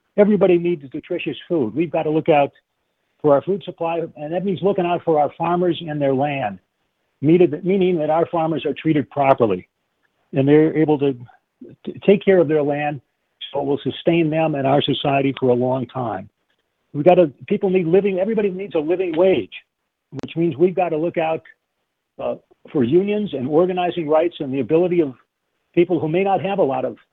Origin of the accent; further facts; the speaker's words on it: Brooklyn, Wisconsin, United States; born there; Yeah, I was born in Brooklyn, Wisconsin. I'm a fourth-generation Wisconsinite.